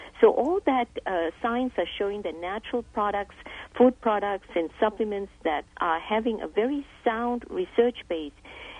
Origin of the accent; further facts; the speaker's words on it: Singapore; When I said that I was from Singapore and we eat fermented soy products there